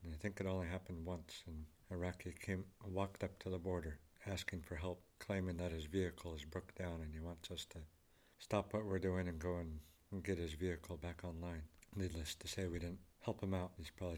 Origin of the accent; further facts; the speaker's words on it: Hoonah, Alaska, United States; growing up in Huna has helped.